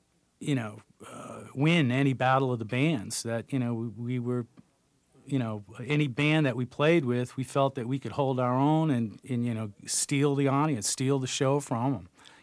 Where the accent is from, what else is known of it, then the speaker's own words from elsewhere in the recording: Boston, Massachusetts, United States; Growing up in Boston and listening to WILD